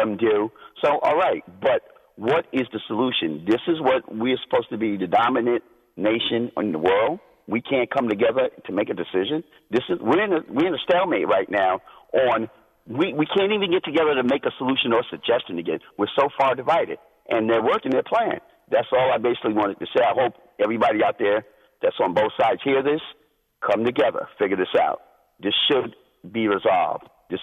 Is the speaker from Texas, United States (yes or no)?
no; New York City, New York, United States; The thing that I'm witnessing as a black American born and raised in New York City